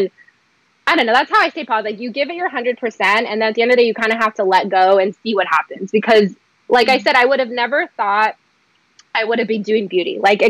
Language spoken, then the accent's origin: English; Whittier, California, United States; It's called Whittier College. I'm from Whittier. And I lived at home with my parents.